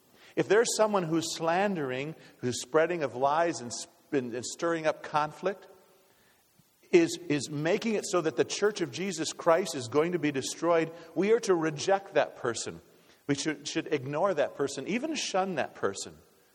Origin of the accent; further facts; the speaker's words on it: Minnesota, United States; And so, I was born and reared in Minnesota, and I went saw Harmon Killebrew played when I was a small boy up at the metro area there.